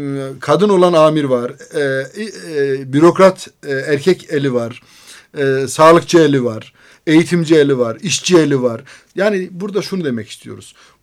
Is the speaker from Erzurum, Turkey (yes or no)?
no; Ankara, Turkey; also born or lived in Adıyaman; Doğduğumuz yer Adıyaman. Ben Adıyamanlıyım. Doyduğum yer Ankara. Ben ilkokuldan sonra Ankara'da yetiştim. Ortaokul, lisede dahil Ankara'da okudum.